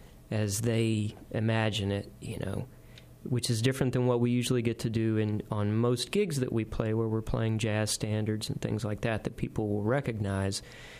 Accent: Little Rock, Arkansas, United States; now in Fayetteville, United States; I was from Little Rock. I had just moved to New Orleans, and then Katrina came through, so we went back to Little Rock

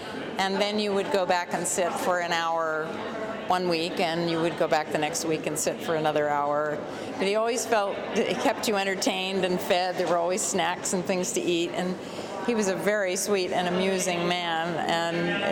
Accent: Stockbridge, Massachusetts, United States; I grew up in Stockbridge, Massachusetts, and my father, who was an opera singer, was traveling a good deal

